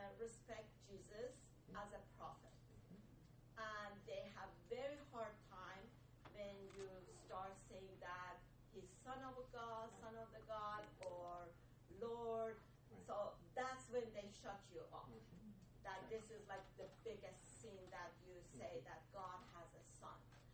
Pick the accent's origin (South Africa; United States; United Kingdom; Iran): Iran; I'm from Iran.